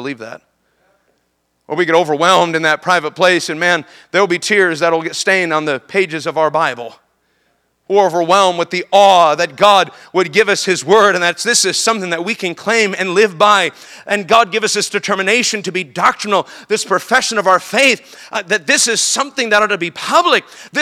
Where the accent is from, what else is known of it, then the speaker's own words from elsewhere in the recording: New York, United States; I am from New York, so I don't know if you can take me serious or not. Originally, I'm from New York.